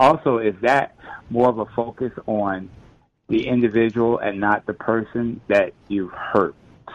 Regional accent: New York, United States; I'm from New York myself.

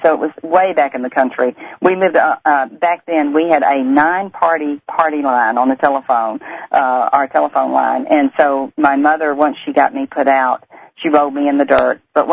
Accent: Louisiana, United States; accent: Deep South; If you can't tell by the accent, I come from the Deep South, from the Bible Belt, and I grew up in Louisiana on a farm.

